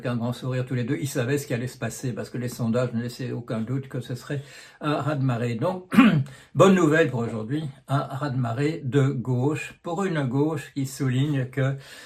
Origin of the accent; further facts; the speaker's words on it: Belgium; born there; moved away as an adult; je suis belge de naissance, mais j'ai habité le plus souvent dans d'autres pays que le mien, mon pays d'origine. Enfin, non, c'est pas vrai. Je suis resté finalement une vingtaine d'années au départ en Belgique